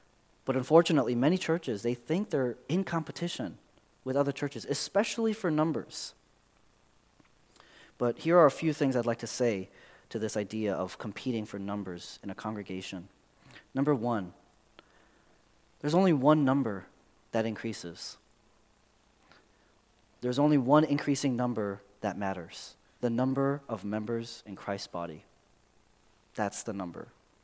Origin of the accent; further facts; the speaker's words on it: Chicago, Illinois, United States; I'm from Chicago, and I think it's wonderful that there is a unifying love